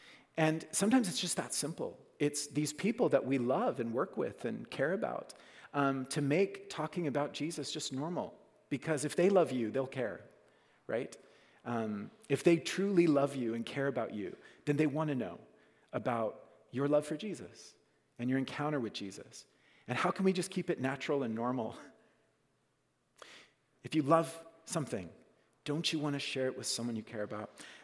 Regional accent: Oklahoma, United States; And I was able to show her my hometown. I'm from Oklahoma, and I got to show her around and meet the family and the friends.

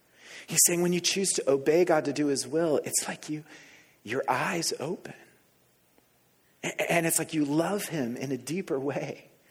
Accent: Colombia; Growing up in South America, in Colombia, I admired

